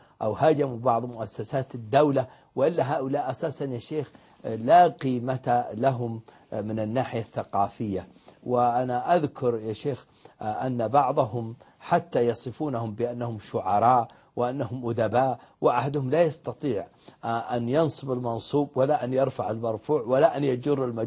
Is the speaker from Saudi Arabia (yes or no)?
yes; Saudi Arabia; نحن أبناء المملكة العربية السعودية ليس عندنا أحزاب وليس عندنا تحزبات